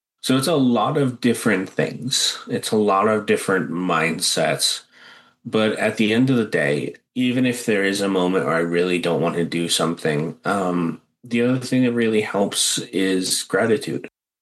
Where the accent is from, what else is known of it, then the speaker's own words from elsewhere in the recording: New Hampshire, United States; I grew up in New Hampshire.